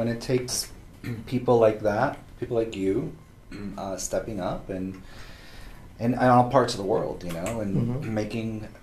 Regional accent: Miami, Florida, United States; I was like, we come from Miami. We come from South Florida.

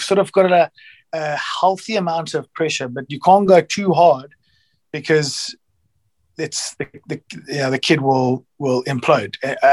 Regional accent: South Africa; first language English; Yeah, my first language is English, yes.

